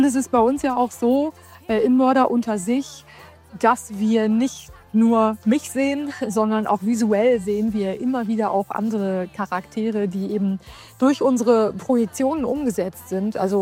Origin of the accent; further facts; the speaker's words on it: Hanover, Lower Saxony, Germany; Ich bin ja auch Hannoveranerin, daher ist das für mich natürlich etwas ganz Besonderes.